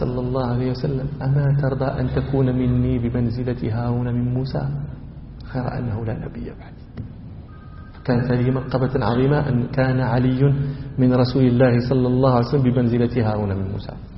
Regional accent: Morocco; البرد عندنا في المغرب يكون البرد شديدا

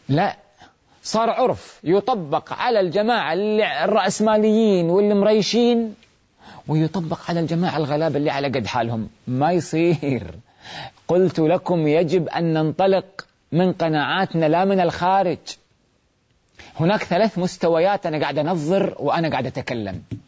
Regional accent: Kuwait; إحنا عندنا في الكويت الدولة تعطي للشاب مساعدة مادية كمهر للزواج

